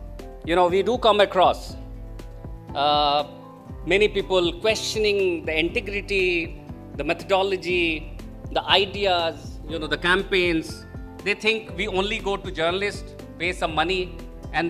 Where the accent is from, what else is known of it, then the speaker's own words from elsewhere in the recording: Bihar, India; I come from Bihar, a small town in Bihar. We grew up, you know, learning ABC and IAS and IPS.